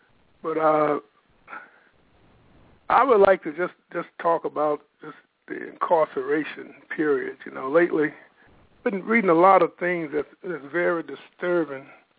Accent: Mississippi, United States; I was brought up in Mississippi, and, you know, Mississippi had a storied history about social injustice.

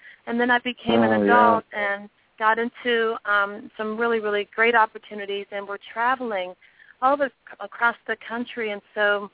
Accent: California, United States; I'm from California.

